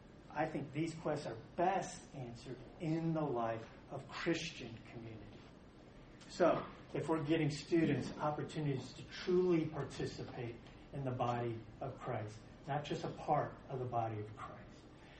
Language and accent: English; Houston, Texas, United States; I grew up in Northwest Houston in 1980-something